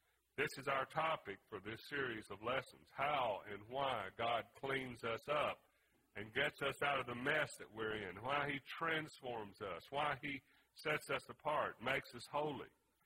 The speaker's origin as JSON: {"language": "English", "region": "Louisiana", "country": "United States", "tie": "born or raised there", "said": "growing up in Louisiana in the swamps and so forth"}